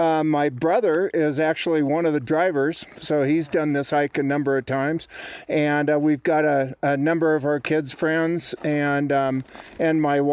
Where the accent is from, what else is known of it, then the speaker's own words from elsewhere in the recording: Colorado Springs, Colorado, United States; I'm from Colorado Springs.